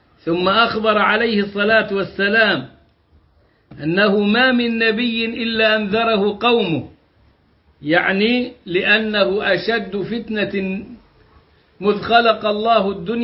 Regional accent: Upper Egypt, Egypt; عنبة دي عندنا في الصعيد

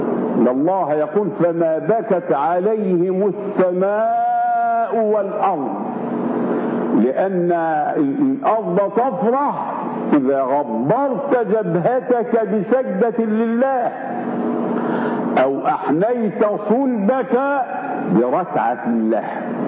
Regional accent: Egypt; أما عندنا في مصر 31 مليون أمي لا يقرؤون ولا يكتبون

